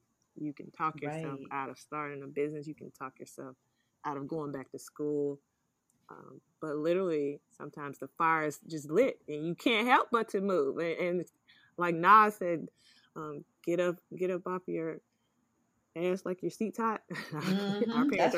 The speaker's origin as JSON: {"language": "English", "region": "Mississippi", "country": "United States", "said": "but you know, I'm from Mississippi. I speak to everybody."}